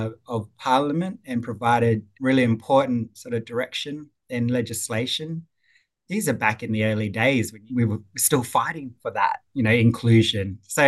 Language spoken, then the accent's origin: English; Katherine, Northern Territory, Australia; So we used to spend a lot of time growing up in Katherine in Northern Territory, going out to Nuka and Wagibah as kids on the weekends and for school holidays. And yes, it's very close to me and part of who I am.